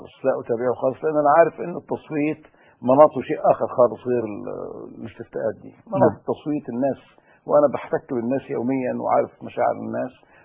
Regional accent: Alexandria, Alexandria Governorate, Egypt; انا نشأت في مدينة الاسكندرية

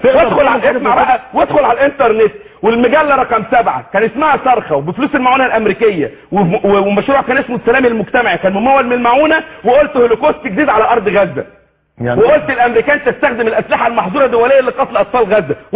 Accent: Egypt; انا كإنسان وطني وكإنسان مصري

